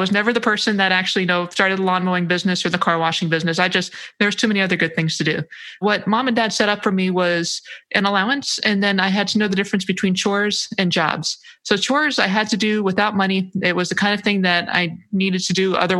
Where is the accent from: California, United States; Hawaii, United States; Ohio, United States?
Hawaii, United States; And then I knocked off, I knocked off everything under 15 degrees Fahrenheit because I'm from Hawaii.